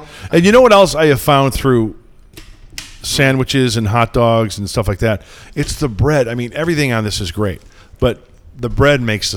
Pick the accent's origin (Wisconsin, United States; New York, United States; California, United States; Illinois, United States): Illinois, United States; Joliet; I grew up in Joliet, Illinois, south of Chicago.